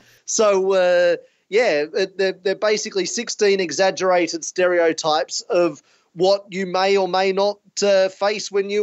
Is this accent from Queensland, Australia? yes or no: yes; Gold Coast, Queensland, Australia; I'm from the Gold Coast in Australia.